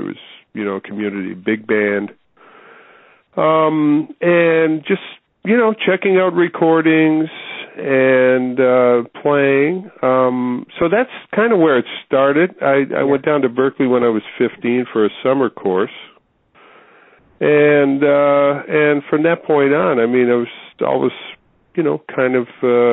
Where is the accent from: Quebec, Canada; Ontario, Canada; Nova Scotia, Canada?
Nova Scotia, Canada; No, I grew up in Nova Scotia.